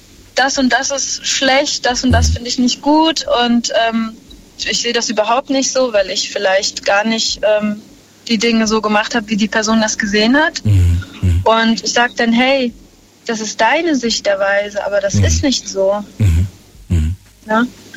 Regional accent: Russia; Ich bin Russin.

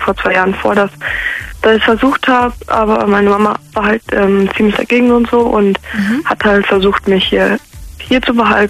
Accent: Ramstein, Rhineland-Palatinate, Germany; Ich bin 15 und komme aus Ramstein.

